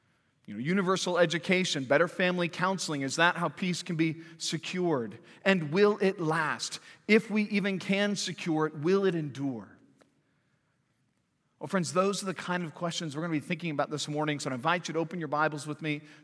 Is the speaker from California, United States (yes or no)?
yes; Santa Cruz, California, United States; Well, growing up in Santa Cruz, California, there was one particular symbol that really dominated my surroundings.